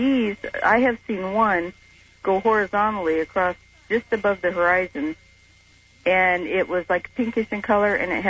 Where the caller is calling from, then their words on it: United States; I'm from Washington.